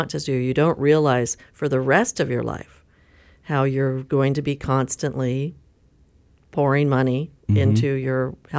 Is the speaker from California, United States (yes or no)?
yes; San Diego, California, United States; I was born at the old Doctor's Hospital, which is in Point Loma. It's now Kaiser. And I grew up in Del Cerro.